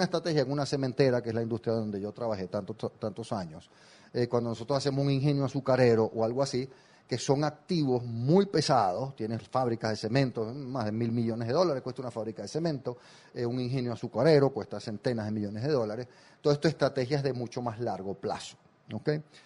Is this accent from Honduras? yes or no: no; Venezuela; Yo que soy de Venezuela, ahí sí lo vivimos fuertemente